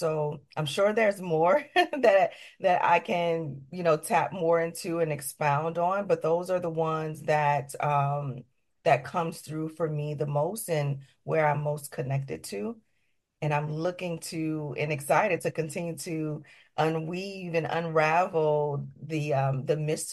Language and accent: English; New Orleans, Louisiana, United States; so many different cultural experiences that I experienced growing up in New Orleans, Louisiana, which is a melting gumbo pot of magic, mysticism.